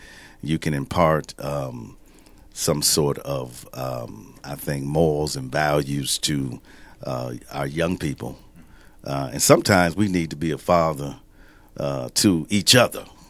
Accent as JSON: {"language": "English", "town": "Milwaukee", "region": "Wisconsin", "country": "United States", "said": "And most folks know I'm again, I'm from Milwaukee. I'm a Bucks fan, right?"}